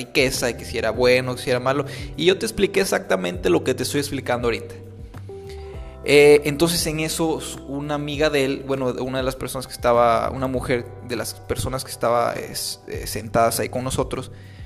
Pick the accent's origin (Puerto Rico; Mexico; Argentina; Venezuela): Mexico; born there; En mi caso, pues vengo de la cultura latinoamericana, yo nací en México